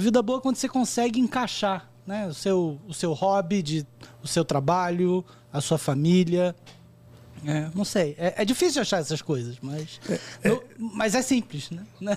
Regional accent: Rio de Janeiro, Brazil; eu sou carioca, né?

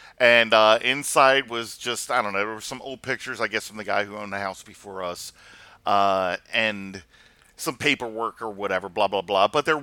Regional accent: Baltimore, Maryland, United States; we grew up in Pigtown, which is in Baltimore, Maryland

